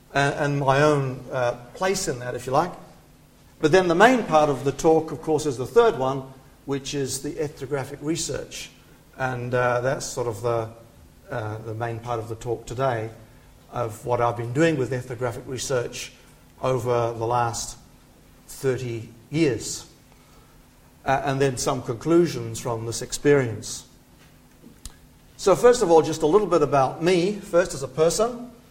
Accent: New Zealand; Now, since some of you may not have been there, I thought I'd just say a little bit about where I'm from.

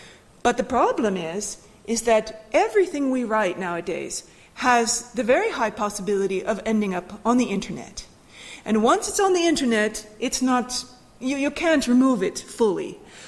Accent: United States; now in Finland; whereas I came from the United States, and drinking alcohol was not a big deal there.

